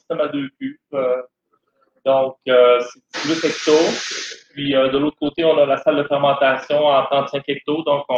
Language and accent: French; Saint-Gédéon, Quebec, Canada; Ben, moi, je suis originaire de Saint-Gédéon